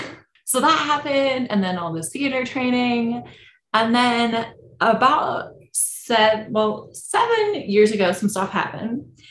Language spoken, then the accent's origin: English; Illinois, United States; And I grew up in Illinois in the middle of nowhere. My hometown had 2 stoplights when I was growing up.